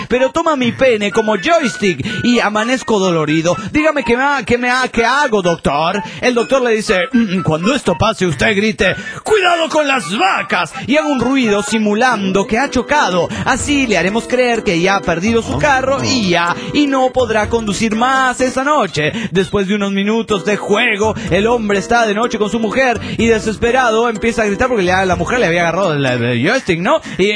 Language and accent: Spanish; Argentina; Soy de Argentina.